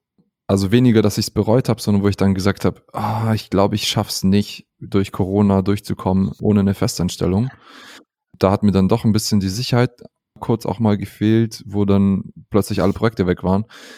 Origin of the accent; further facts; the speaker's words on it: Southern Germany, Germany; born there; Ich bin Deutscher mit Migrationshintergrund. meine Eltern kommen aus Kasachstan. Ich bin aber im Süden geboren, in Süddeutschland.